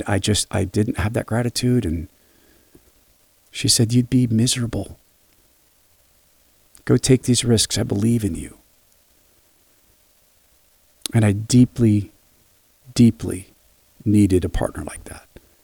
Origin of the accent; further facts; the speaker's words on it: United States; I grew up in Washington.